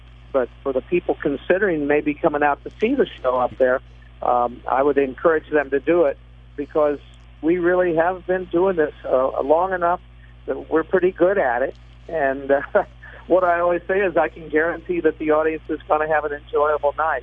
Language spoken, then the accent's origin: English; Ohio, United States; born there; I was born in Ohio.